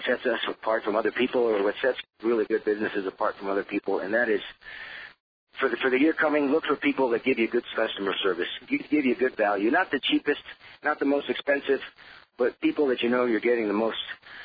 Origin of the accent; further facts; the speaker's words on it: Florida, United States; I'm from Florida. I think I traded in my lawnmower for a snow shovel, Ray.